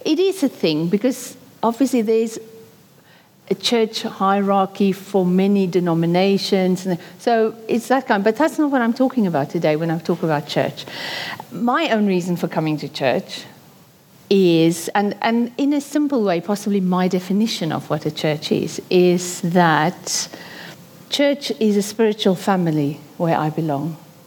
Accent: South Africa; now in United Kingdom; When we came from South Africa to the UK, we visited churches in the area.

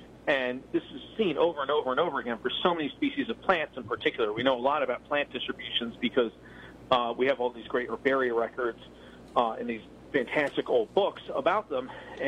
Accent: New Jersey, United States; so I know New Jersey better than New York, of course, because I'm from New Jersey.

